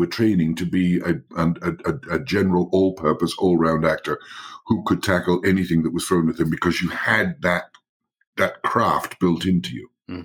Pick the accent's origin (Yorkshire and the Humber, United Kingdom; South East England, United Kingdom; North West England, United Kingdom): South East England, United Kingdom; Isle of Wight; Yes, I grew up on the Isle of Wight. Mm-hmm. It wasn't where I was born, mm-hmm. but it was where I grew up.